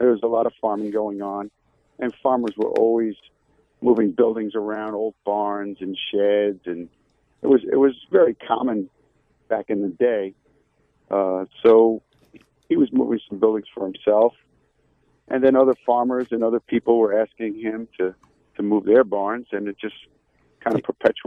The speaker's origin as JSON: {"language": "English", "town": "Blue Point", "region": "New York", "country": "United States", "tie": "born or raised there", "also_born_or_lived": "Bayport", "said": "Our family … grew up in the Blue Point, Bayport area, and that's where our business was established in the early 1890s."}